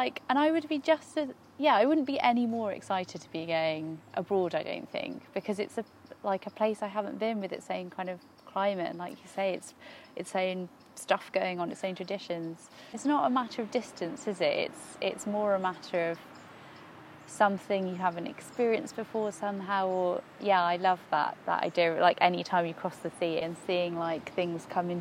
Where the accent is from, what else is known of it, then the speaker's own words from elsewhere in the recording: Hemel Hempstead, East of England, United Kingdom; I grew up in Hemel Hempstead town in Hertfordshire. Obviously, because I grew up there, I absolutely hated everything about it